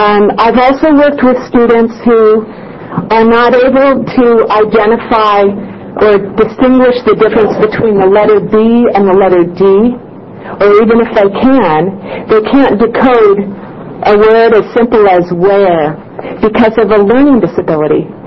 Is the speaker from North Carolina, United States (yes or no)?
no; Springfield, Oregon, United States; I am I'm from Springfield, Oregon.